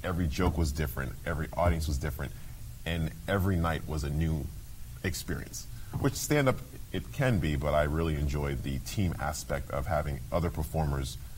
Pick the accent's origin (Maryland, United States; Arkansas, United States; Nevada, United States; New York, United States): New York, United States; New York City; I'm a native New Yorker, so I went to my hometown, of course, to perform for my friends